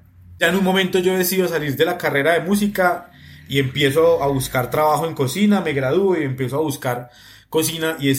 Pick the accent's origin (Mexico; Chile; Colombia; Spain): Colombia; Bucaramanga, Santander; born there; Bueno, nací en Bucaramanga, tengo 36 años.